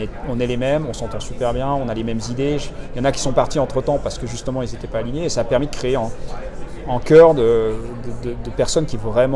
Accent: Vaud, Switzerland; C'est vrai que j'ai grandi à la Vallée de Joux, qui est quand même un des hauts lieux de la haute horlogerie en Suisse, avec des marques comme Audemars Piguet, Breguet, Blancpain et autres, Jaeger LeCoultre.

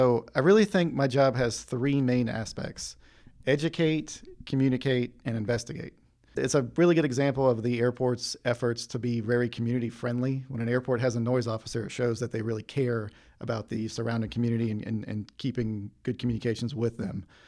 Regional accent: Raleigh, North Carolina, United States; So I was actually born and raised in Raleigh.

